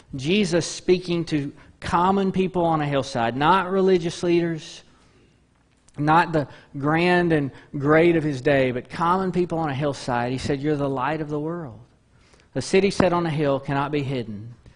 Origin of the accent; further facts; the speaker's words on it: Deweyville, Texas, United States; Now, again, I grew up in Dewayville, formerly Possum Bluff, Texas.